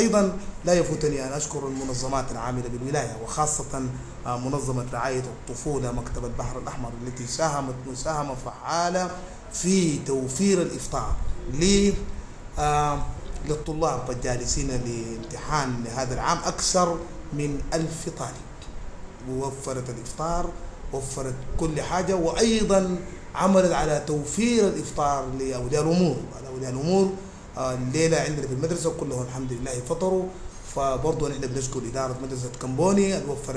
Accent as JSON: {"language": "Arabic", "country": "Sudan", "said": "اجتمعنا جميعا سودا كسودانيين كلنا في هذه المدرسة"}